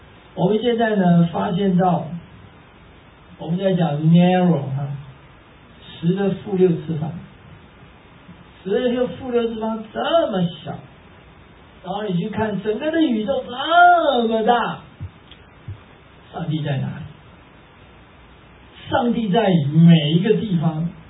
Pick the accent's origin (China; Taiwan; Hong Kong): Taiwan; 我们台湾话叫做好康哎哈